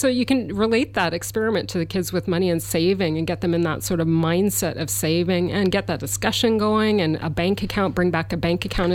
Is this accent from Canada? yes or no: yes; Canada; I grew up in Canada.